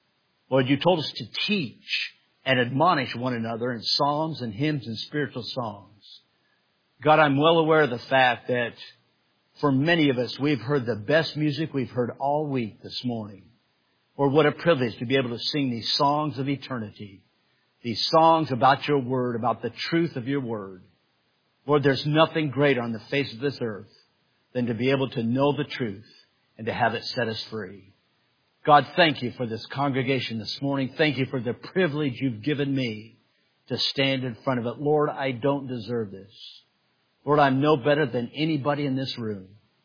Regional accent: Greenville, South Carolina, United States; I'm from Greenville, South Carolina. Flew here yesterday.

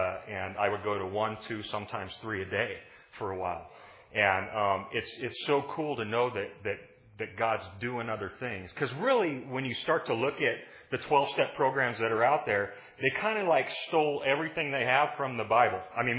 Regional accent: Los Angeles, California, United States; I'm from Los Angeles originally. That's where I was born and raised.

